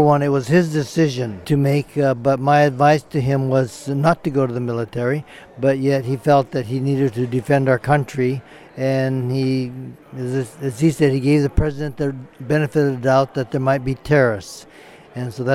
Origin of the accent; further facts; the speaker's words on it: Honolulu, Hawaii, United States; I'm from Honolulu, Hawaii.